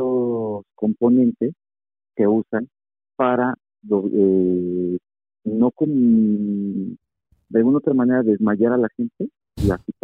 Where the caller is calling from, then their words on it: State of Mexico, Mexico; del Estado de México.